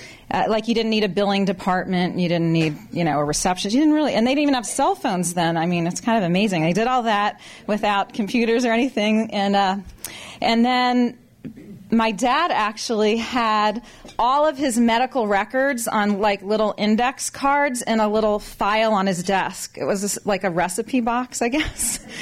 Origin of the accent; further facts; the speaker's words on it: Eugene, Oregon, United States; It's really exciting to be able to actually speak in my hometown. I've been all over the country sharing what we've done here, and it's amazing to me that people in Eugene don't even know this, a lot of them.